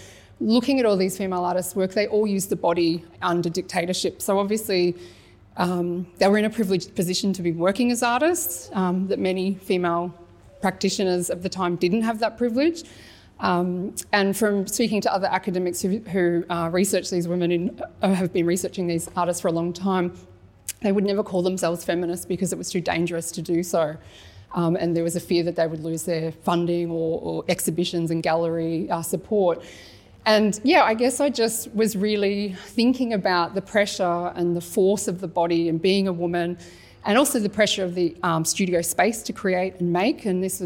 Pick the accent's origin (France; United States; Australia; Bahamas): Australia; Victoria; now in Brisbane, Australia; I'm from Brisbane, originally Victorian, but now I call myself a Queenslander through and through.